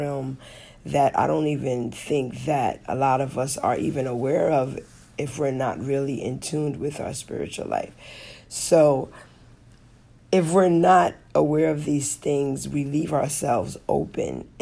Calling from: Hawaii, United States; I am checking in from Hawaii. Yes, the island of Maui to be exact.

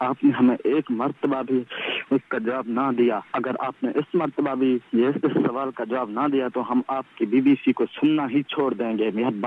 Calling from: Dera Ghazi Khan, Punjab, Pakistan; डेरा गाजी खान से बात कर रहा हूँ।

